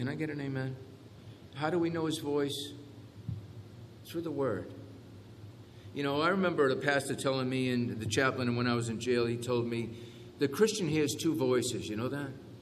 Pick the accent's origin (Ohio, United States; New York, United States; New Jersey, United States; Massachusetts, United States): Massachusetts, United States; Brockton; You know, I remember when I was young, I grew up in Brockton. Brockton, as you know, is nicknamed City of Champions.